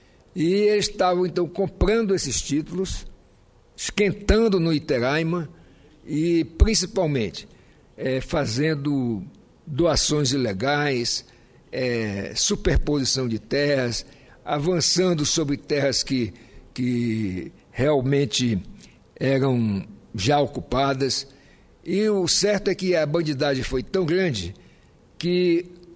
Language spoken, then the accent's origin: Portuguese; Boa Vista, Roraima, Brazil; Hoje, lá no meu estado, na capital Boa Vista